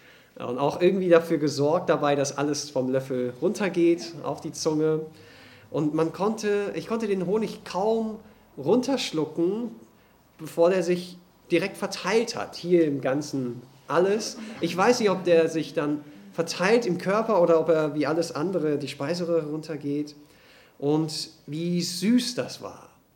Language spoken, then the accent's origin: German; England, United Kingdom; Ich bin in England aufgewachsen, aber meine Mutter ist deutsch und ihre Mutter.